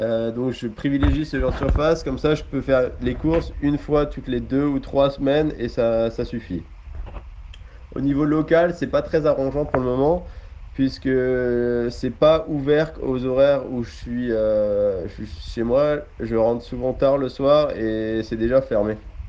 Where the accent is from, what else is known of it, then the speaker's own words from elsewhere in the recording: Grand Est, France; j'ai 25 ans, je suis alsacien